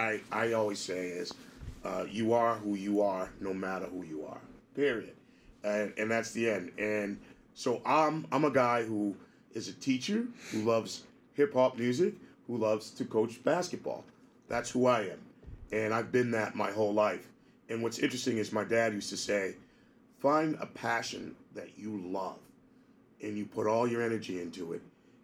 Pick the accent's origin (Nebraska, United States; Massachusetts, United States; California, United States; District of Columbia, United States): Massachusetts, United States; Gloucester; because I'm from Gloucester. Hello, folks. I live in Gloucester. And my wife is from there. Her family actually owned a restaurant many, many years ago. And she grew up there. And oddly enough, so did I, 33 years in.